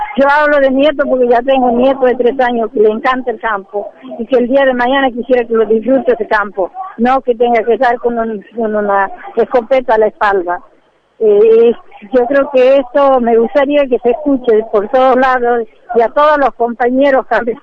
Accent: Guasayán, Santiago del Estero, Argentina; de Guasayán

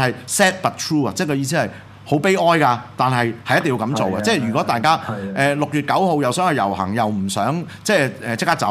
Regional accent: Hong Kong; 而家就係我哋香港人團結一致，要話俾全世界人聽，我哋香港人係未撚死噶

